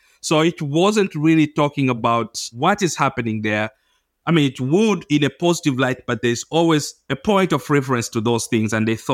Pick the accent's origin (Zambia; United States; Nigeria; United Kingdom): Zambia; I'm using the government of Zambia because I'm from Zambia.